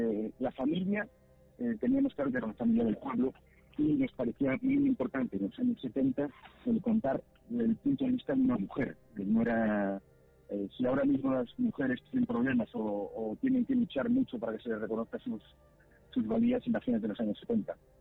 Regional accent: Galicia, Spain; now in Madrid, Spain; Gemma y yo somos gallegos

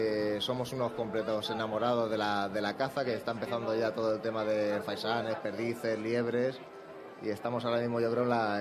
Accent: Aranjuez, Community of Madrid, Spain; yo soy de Aranjuez, de la Comunidad de Madrid.

